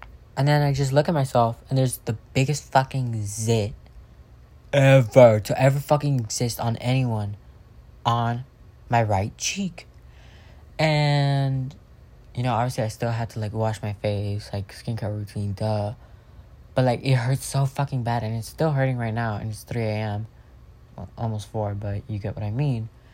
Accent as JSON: {"language": "English", "region": "California", "country": "United States", "said": "I'm 14. I'm from Southern California. I am a cute little Mexican."}